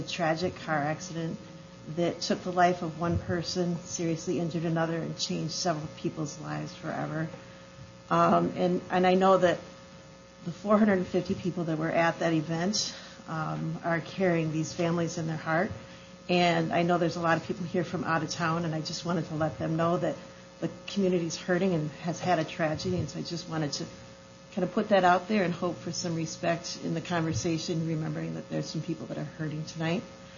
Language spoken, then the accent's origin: English; United States; I'm from Emmett County.